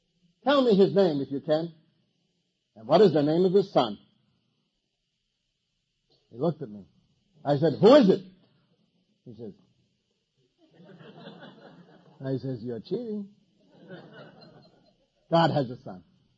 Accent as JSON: {"language": "English", "town": "Brooklyn", "region": "New York", "country": "United States", "said": "I come from Brooklyn. My neighborhood, there are only two kinds of people, the quick and the dead."}